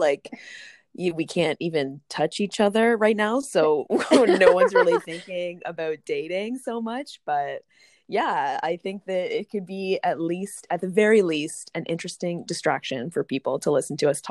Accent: Brantford, Ontario, Canada; And I grew up in Brantford, Ontario, so like a fairly small-ish city in Ontario.

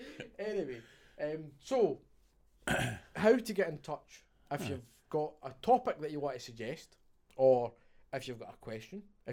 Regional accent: Scotland, United Kingdom; But the fact that we are Scottish

